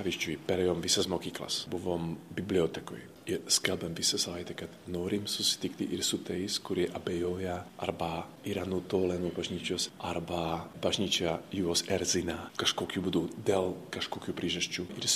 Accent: Slovakia; Lithuanian is a second language; moved away as an adult; now in Lithuania; aš esu iš Slovakijos, gyvenau Lietuvoje beveik 7 metus dabar.

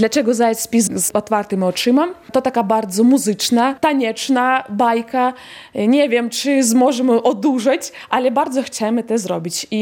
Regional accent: Ukraine; Polish is a second language; moved away as an adult; now in Poland; Przyjechałam z Ukrainy 7 miesięcy temu.

